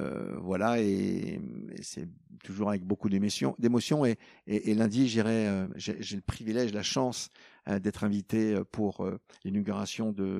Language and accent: French; Villers-Cotterêts, Hauts-de-France, France; born there; je ne suis pas parisien, donc je suis né dans une petite ville. Je suis né à Villers-Cotterêts dans l'Aisne.